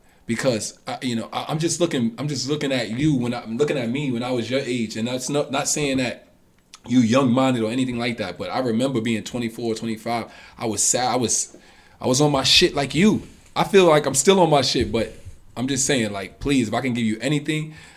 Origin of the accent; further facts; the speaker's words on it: Harlem, New York, United States; Oh, there we go, bro. There we go. I'm from Harlem.